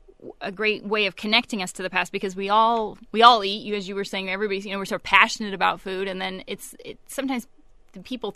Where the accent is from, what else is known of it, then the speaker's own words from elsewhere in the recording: United States; But I was homesick for the States as an American